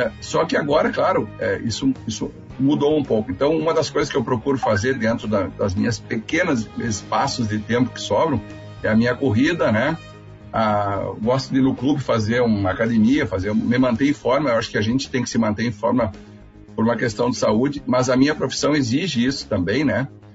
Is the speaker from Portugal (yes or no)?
no; Santa Rosa, Rio Grande do Sul, Brazil; now in Santa Maria, Brazil; o restante da minha vida foi aqui em Santa Maria, desde que cheguei aqui em 89, porque eu sou de Santa Rosense, né? Eu vim de lá e aqui me aquerenciei, casei, tenho família aqui e muitos amigos, então eu me sinto em casa.